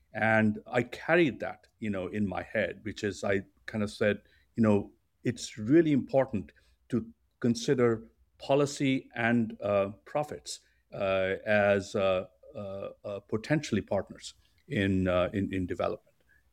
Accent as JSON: {"language": "English", "region": "Delhi", "country": "India", "also_born_or_lived": "Mumbai", "said": "I came from Delhi and I was working in Bombay."}